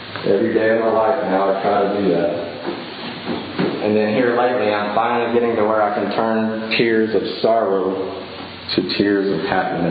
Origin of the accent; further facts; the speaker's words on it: Kentucky, United States; We grew up in Kentucky, but we moved around some growing up.